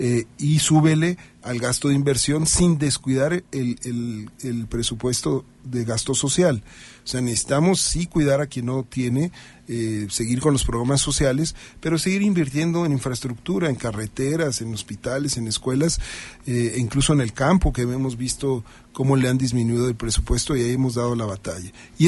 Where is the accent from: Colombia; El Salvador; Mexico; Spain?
Mexico; Yo hablo como cualquier mexicano, ¿no?